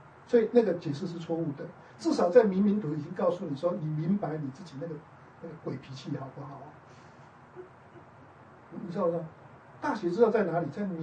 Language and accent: Chinese; Taiwan; 我记得我当时从台湾过来的时候